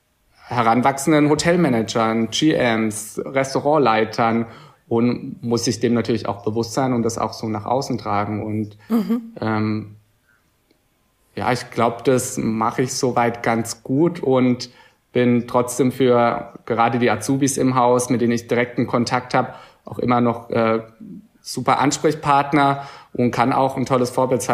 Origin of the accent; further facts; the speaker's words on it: Baden-Württemberg, Germany; now in Traunstein, Germany; Also in meiner Heimat, die Badische Zeitung hat gleich groß drüber berichtet